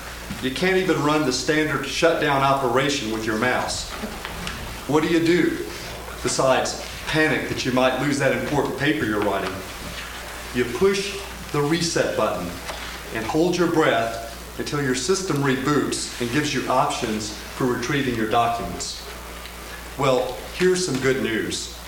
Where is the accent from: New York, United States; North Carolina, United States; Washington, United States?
North Carolina, United States; Asheville; I'm from Asheville, North Carolina, also known as the freak capital of the United States.